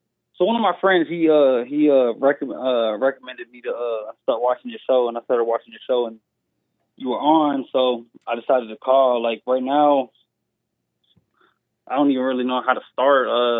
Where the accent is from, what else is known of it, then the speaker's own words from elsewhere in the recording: Florida, United States; Sorry, I'm from Florida originally, so I kind of got like a little accent.